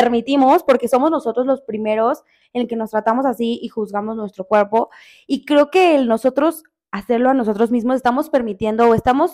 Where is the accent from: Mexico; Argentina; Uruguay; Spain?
Mexico; una mexicana disfrutando de nuestro país.